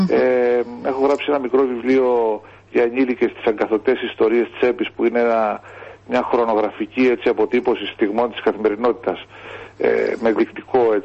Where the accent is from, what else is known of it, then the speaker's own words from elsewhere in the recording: Meganisi, Ionian Islands, Greece; εγώ μεγάλωσα στο Μεγανήσι της Λευκάδας, σε ένα μικρό νησάκι.